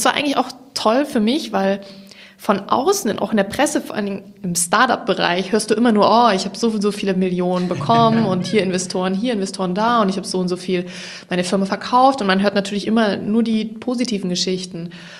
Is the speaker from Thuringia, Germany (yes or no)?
no; Ingolstadt, Bavaria, Germany; also born or lived in Stuttgart; now in Berlin, Germany; Ich komme ursprünglich aus Ingolstadt, also im Herzen Bayerns, und bin dann zum Studieren nach Stuttgart gegangen, an der Hochschule der Medien, Medienwirtschaft studiert.